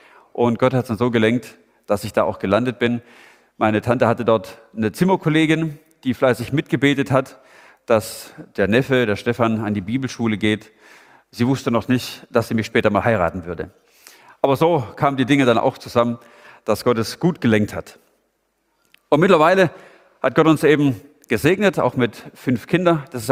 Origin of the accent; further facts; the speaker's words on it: Baden-Württemberg, Germany; now in Itzehoe, Germany; ich bin ja eigentlich Itzehoer, also Norddeutscher, mittlerweile seit 5,5 Jahren. Aber freue mich, wenn ich ab und zu mal in meine alte Heimat in den Süden, in Schwabenländle, zurückkommen kann.